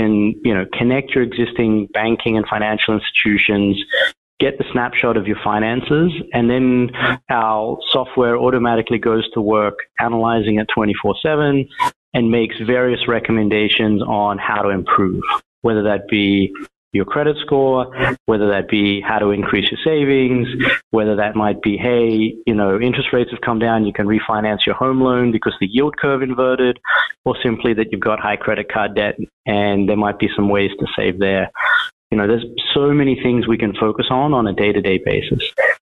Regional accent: Australia; moved away as an adult; I'm an Aussie, as a few folks might be able to tell. But I came here about 15 years ago

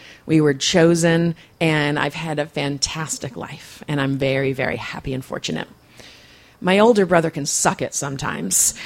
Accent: East Coast, United States; I'm from the East Coast, so I was born in 1970

